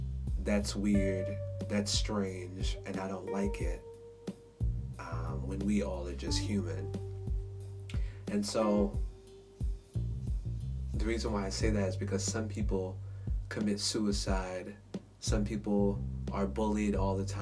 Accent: South Bronx, New York, United States; And I grew up in the South Bronx, and so I wasn't afforded, you know, the space to just walk around living my best life

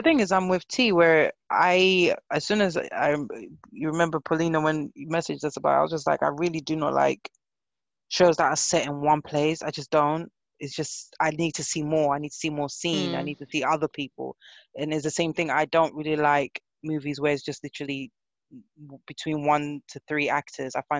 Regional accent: Nigeria; I can't say it properly, and I'm Nigerian, shame on me.

